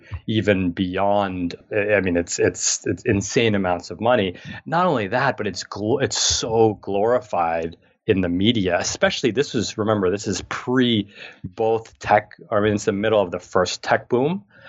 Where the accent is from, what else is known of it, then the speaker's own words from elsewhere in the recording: New York City, New York, United States; growing up in New York City, I did not experience a lot of the fun things that you see in the different movies and TV shows.